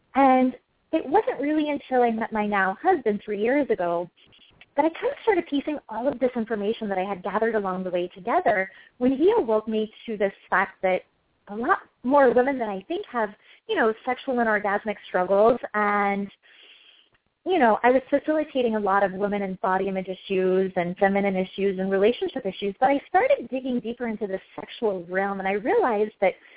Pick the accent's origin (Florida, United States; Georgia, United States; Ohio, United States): Ohio, United States; I'm originally from Ohio, and I cannot stand the humidity.